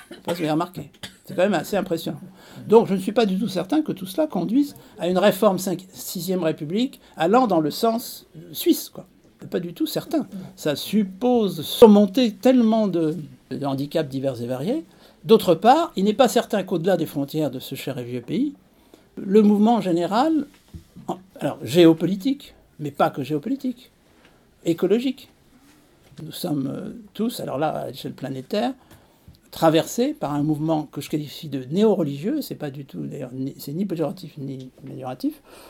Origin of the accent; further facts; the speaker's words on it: France; en tant que Français, je ne pense pas que je changerai de nationalité.